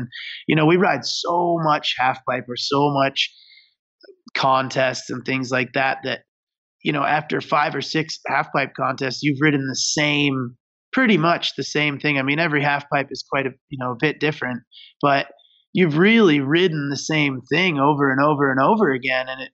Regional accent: Michigan, United States; I was 9 years old, and I grew up in Michigan on some really small hills. My home mountain is called Alpine Valley.

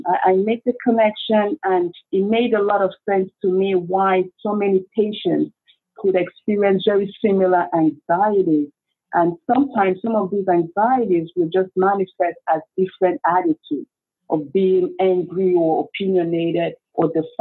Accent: Nigeria; I come from Nigeria, you know, like I said earlier

